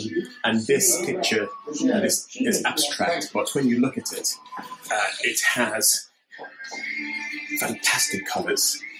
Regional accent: Nigeria; now in London, United Kingdom; I'm from Nigeria originally.

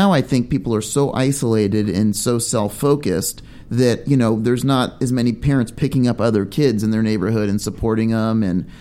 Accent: Long Beach, California, United States; I grew up in Long Beach and I had the opportunity to go to a high school, Long Beach Poly, which, you know, mixed diverse school

